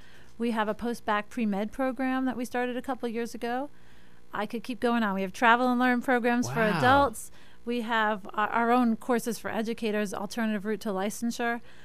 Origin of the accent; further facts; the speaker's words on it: New York, United States; moved away as an adult; From New York City originally. My husband and I came down here at about almost 12 years ago, just looking for a new life outside of New York City